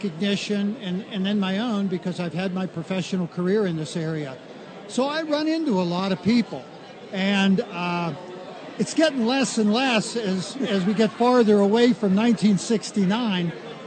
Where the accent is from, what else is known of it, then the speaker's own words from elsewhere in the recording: Sharon, United States; But, you know, just growing up in Sharon, I came from a great family with great parents.